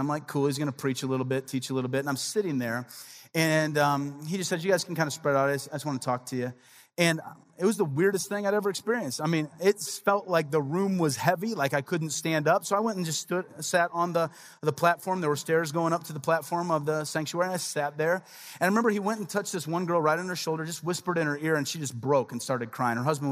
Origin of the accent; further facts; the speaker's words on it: Midwest, United States; we're from the Midwest. We didn't know.